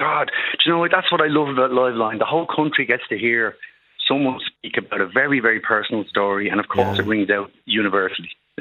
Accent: Ballymun, Leinster, Ireland; when I was growing up in the Holy Spirit School in Ballymun, great school, and Compton, Ballymun

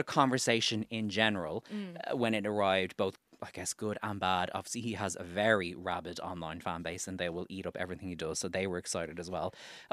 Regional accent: Ireland; Personally, I never want to hear the word referendum again as an Irish person, but that's neither here nor there.

